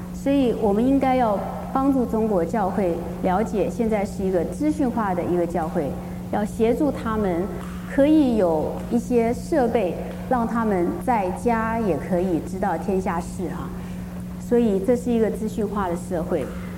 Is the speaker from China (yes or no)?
no; Taiwan; 尤其是我是从台湾来的，我特别感受得到